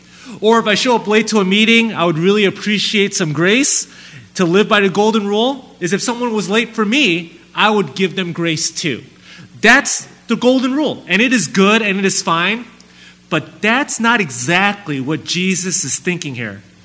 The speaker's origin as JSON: {"language": "English", "town": "Chicago", "region": "Illinois", "country": "United States", "tie": "born or raised there", "also_born_or_lived": "McKinley Park", "said": "I'm actually born and raised here in Chicago. I grew up in the Bridgeport neighborhood, but moved to McKinley Park in high school, and I have lived there ever since."}